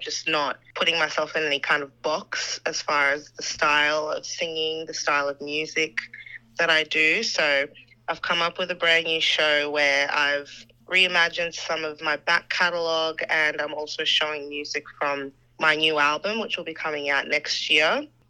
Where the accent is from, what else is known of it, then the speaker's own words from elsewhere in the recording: Canberra, Australian Capital Territory, Australia; and Canberra being my hometown, you know, I've always felt the love and I've always felt really supported every time I come back